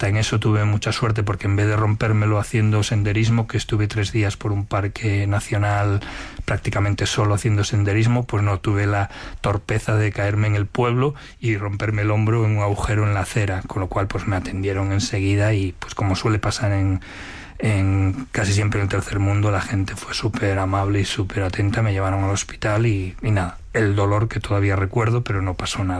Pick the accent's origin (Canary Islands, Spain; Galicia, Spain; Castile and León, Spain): Galicia, Spain; A Coruña; now in Madrid, Spain; yo soy gallego de La Coruña